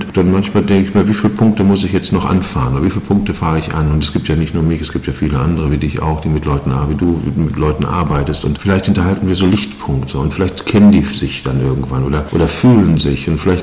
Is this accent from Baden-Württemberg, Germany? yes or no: no; Bochum, North Rhine-Westphalia, Germany; ich bin aus Nordeuropa, ich bin in Westdeutschland, in Bochum aufgewachsen